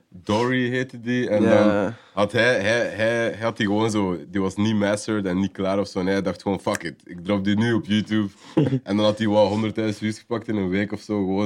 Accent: Belgium; als ik zeg, ik ben van België

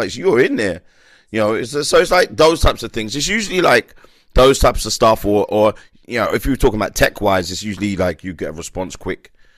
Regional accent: Miami, Florida, United States; Miami is my Monaco. This is my hometown.

